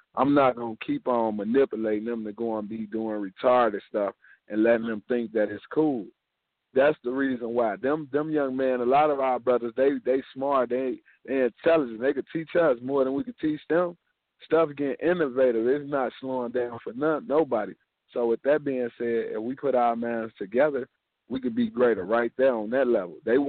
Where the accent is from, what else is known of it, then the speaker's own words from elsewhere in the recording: Chicago, Illinois, United States; now in Dallas, United States; I'm calling from Dallas, Texas. I'm from Chicago, Illinois.